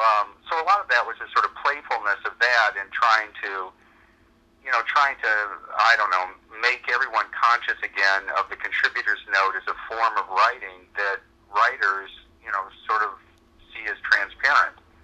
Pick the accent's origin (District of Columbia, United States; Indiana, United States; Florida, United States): Indiana, United States; Fort Wayne; it turned out that Edith Hamilton was herself from my hometown of Fort Wayne, Indiana